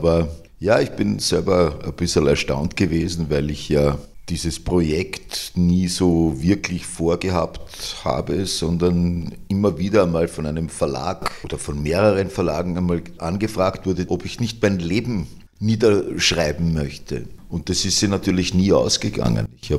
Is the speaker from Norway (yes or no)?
no; Innsbruck, Tyrol, Austria; born there; 48 bin ich in Innsbruck geboren.